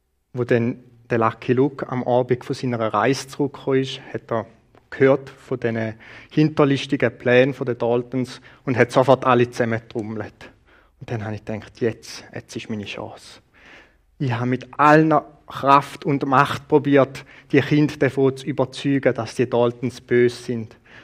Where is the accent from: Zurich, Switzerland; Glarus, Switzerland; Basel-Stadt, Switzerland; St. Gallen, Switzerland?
St. Gallen, Switzerland; Uzwil; Ich bin in Uzwil aufgewachsen und bin in FCG in Flawil gegangen.